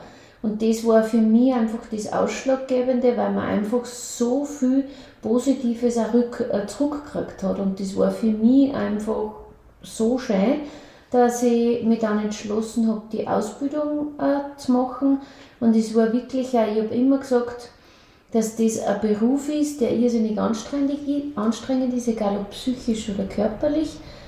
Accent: Ebensee, Upper Austria, Austria; Ich bin 1978 im Februar geboren, komme eigentlich aus gebürtig aus Ebensee, das ist 15 Kilometer weg von Bad Ischl. Bin in einer Familie mit drei Geschwistern aufgewachsen, in eigentlich, wie würde man heute sagen, in einer sozialen schwachen Familie.

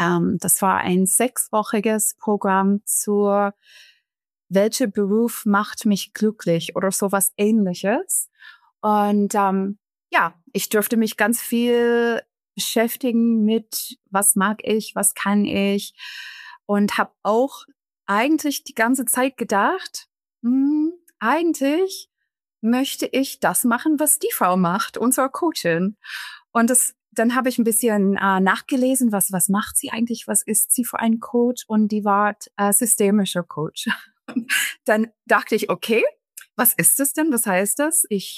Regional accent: Canada; now in Friedrichshafen, Germany; ich bin Kanadierin und wohne jetzt in Friedrichshafen am Bodensee mit meinem Mann, Sohn und Hundin.

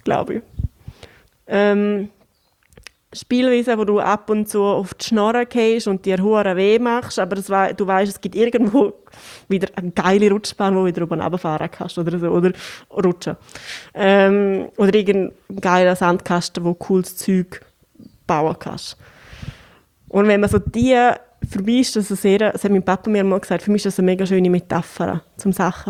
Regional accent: Graubünden, Switzerland; als Bündnerin wirst du recht, ja

